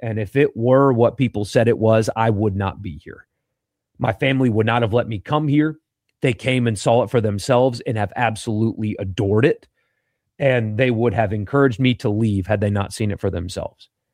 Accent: South Carolina, United States; now in Mississippi, United States; I am not from Mississippi. You guys know that. I got the flag on my wall back there. I'm from South Carolina. I moved to Mississippi 16 years ago.

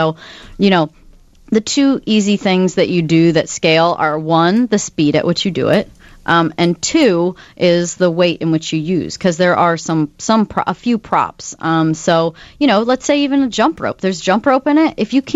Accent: Roscoe, Illinois, United States; Okay. I grew up in Roscoe, Illinois, but I have a place downtown.

